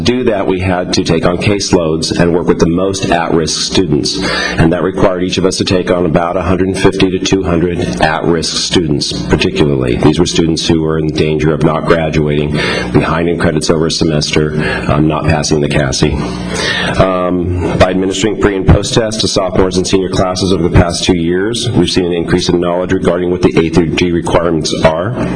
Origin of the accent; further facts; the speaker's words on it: Dana Point, California, United States; I'm from Dana Point, and I work at San Clemente High School as a counselor